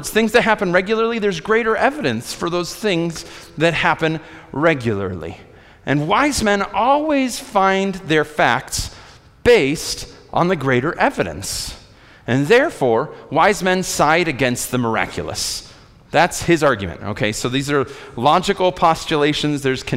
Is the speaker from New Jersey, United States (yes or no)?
no; Chicago, Illinois, United States; I'm from Chicago. I understand how this works. I'm a Cubs fan and a Bears fan.